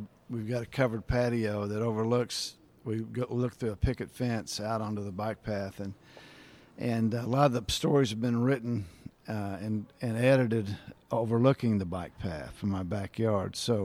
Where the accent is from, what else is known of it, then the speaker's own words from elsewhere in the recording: Fort Worth, Texas, United States; my parents, my growing up in Fort Worth.